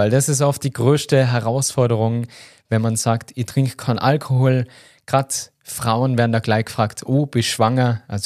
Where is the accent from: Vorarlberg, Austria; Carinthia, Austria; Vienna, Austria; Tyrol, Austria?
Tyrol, Austria; da ist ähnlich wie bei uns in Tirol, da wird einfach viel getrunken.